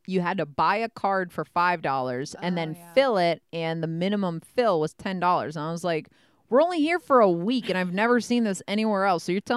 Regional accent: Midwest, United States; But again, that is because we are from the Midwest, and just like our tempers, our weather seems to be rather mild

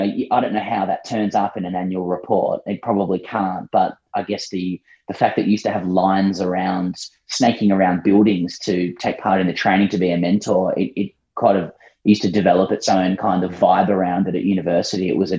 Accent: Sydney, New South Wales, Australia; I'm born and bred in Sydney.

